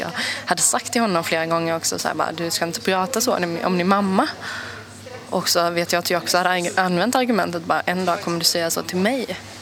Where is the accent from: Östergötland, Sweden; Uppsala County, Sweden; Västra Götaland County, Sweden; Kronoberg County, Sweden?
Kronoberg County, Sweden; Växjö; Jag kommer ju från Växjö då. Det är ju en stad där man gärna vill ha körkort.